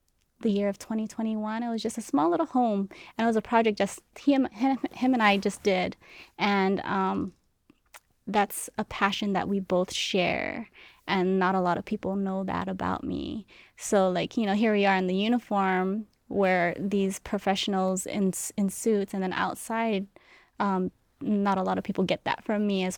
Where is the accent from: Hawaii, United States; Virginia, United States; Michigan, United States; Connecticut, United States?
Hawaii, United States; moved away as an adult; now in Guam; Yes. Yeah, so born and raised in Hawaii, developed my career in Guam.